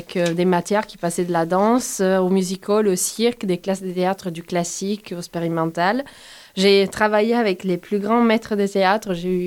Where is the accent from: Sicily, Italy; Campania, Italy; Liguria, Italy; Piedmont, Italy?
Piedmont, Italy; Turin; born there; moved away as an adult; also born or lived in Rome; j'ai 32 ans et je suis une comédienne, écrivaine, metteuse en scène et enseignante italienne. Je suis née à Turin et à 19 ans, je suis partie à Rome